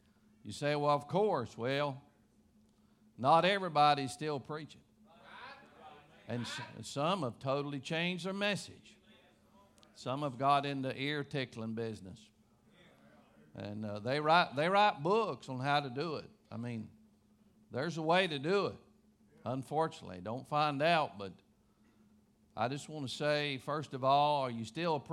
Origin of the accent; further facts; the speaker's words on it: Taylorsville, United States; And I'm from Taylorsville